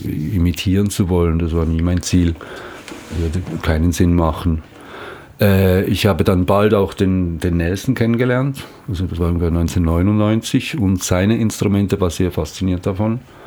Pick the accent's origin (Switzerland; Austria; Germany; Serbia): Switzerland; now in Brazil; Ich wohne seit 23 Jahren in Brasilien, ich bin ein Schweizer.